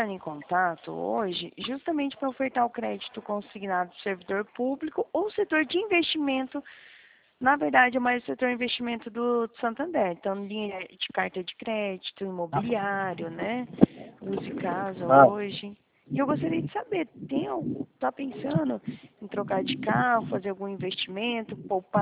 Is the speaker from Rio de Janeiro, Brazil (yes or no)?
no; Dourados, Mato Grosso do Sul, Brazil; Não, sou de Dourados.